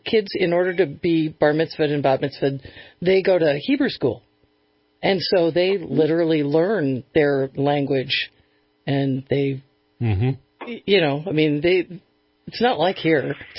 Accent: Connecticut, United States; And I think the thing I learned as a kid growing up in Connecticut

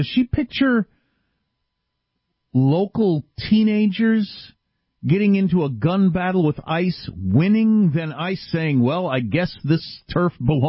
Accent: California, United States; I'm a Californian, no, and I wouldn't have recognized him.

